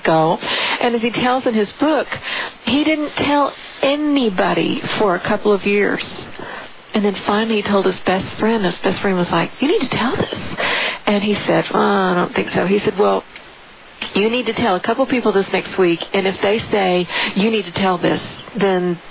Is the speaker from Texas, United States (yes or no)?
yes; Houston, Texas, United States; although we're both here from Houston.